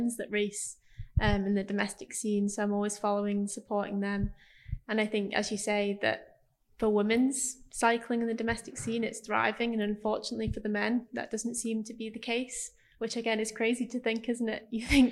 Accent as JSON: {"language": "English", "country": "United Kingdom", "said": "not just as a British rider, obviously I'm biased"}